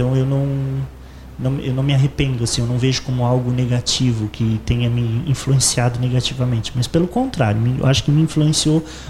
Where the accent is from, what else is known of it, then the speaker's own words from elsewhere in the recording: Sombrio, Santa Catarina, Brazil; born there; Eu nasci em Sombrio, né, no município de Sombrio, em 1982, eu tenho fazer 39 anos esse ano, sou de outubro. Nasci lá no Hospital Dom Joaquim